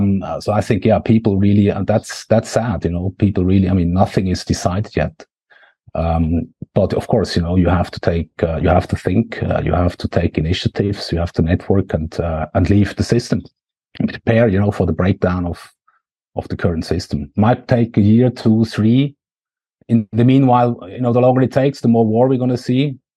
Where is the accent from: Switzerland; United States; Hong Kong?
Switzerland; accent: Swiss; Of course, can't be my Swiss accent.